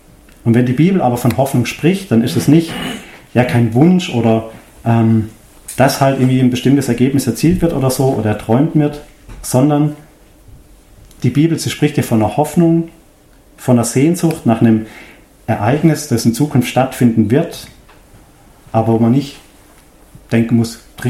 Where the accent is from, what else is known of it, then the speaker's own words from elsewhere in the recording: Freiburg, Baden-Württemberg, Germany; Ich komme ja aus Freiburg oder bin da geboren.